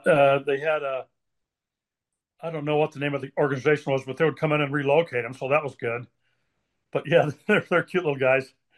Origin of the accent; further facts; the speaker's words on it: Colorado, United States; I think my background is I grew up in Colorado, and so we did a lot of the outdoor lifestyle.